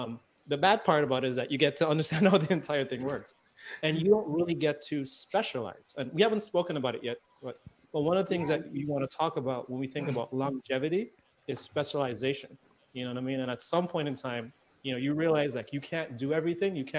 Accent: Antigua & Barbuda; Originally, I'm from the Caribbean, you know, born and raised, grew up a little tiny island called Antigua.

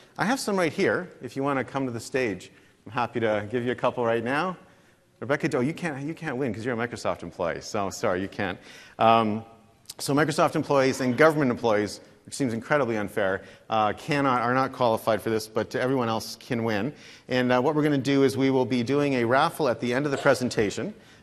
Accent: Canada; I'm Canadian, so this is like still kind of fresh for me.

